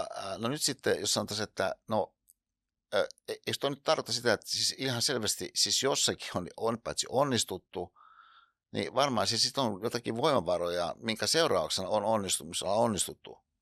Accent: Hyvinkää, Uusimaa, Finland; niin kuin itse olen kotoisin Hyvinkäältä

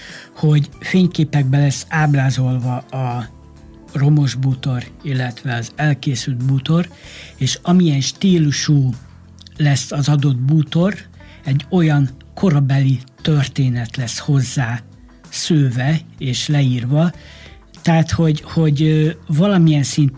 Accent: Mór, Fejér, Hungary; born there; Mórváros lakosa vagyok, ott születtem

